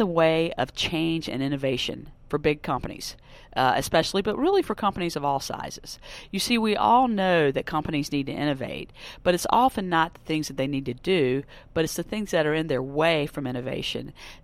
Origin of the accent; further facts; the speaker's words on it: North Carolina, United States; No, sir. I'm from the Tar Heel State, North Carolina.